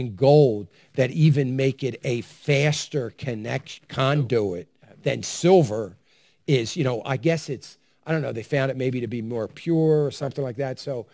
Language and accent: English; United States; I think it's all kind of ridiculous, but I'm an American, so of course I would.